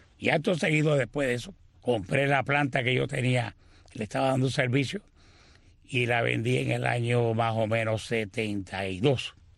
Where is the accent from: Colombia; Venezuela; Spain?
Venezuela; now in Miami, United States; Cuando yo llegué de Venezuela aquí, pues fui a vivir a su casa y fue en Hialeah